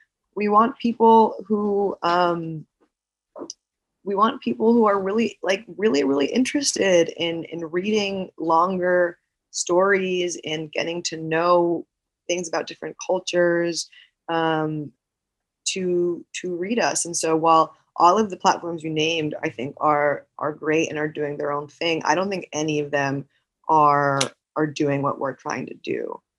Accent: New York, United States; I grew up in New York. I'm a huge New Yorker fan.

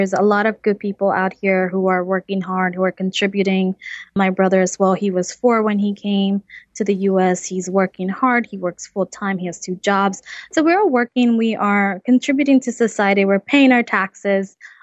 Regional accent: United States; And, you know, I am American. I don't know anything but the American culture.

